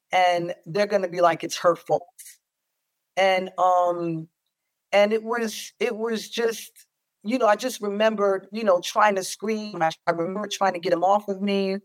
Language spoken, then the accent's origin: English; New York, United States; I grew up in New York. Family's from Central America.